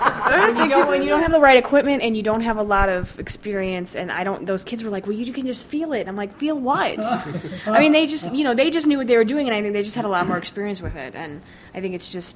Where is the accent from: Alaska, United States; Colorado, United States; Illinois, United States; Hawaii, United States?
Illinois, United States; Chicago; We're from Chicago, like how, you know, but my dad taught me how to fish.